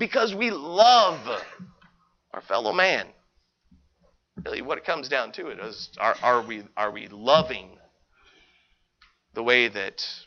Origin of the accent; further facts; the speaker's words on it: Kentucky, United States; I'm from Kentucky, so we say weird things.